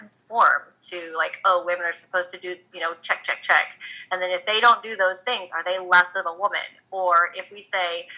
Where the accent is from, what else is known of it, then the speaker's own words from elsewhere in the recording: Texas, United States; I grew up in the Bible Belt in Texas, where the church wasn't very nice about people like me.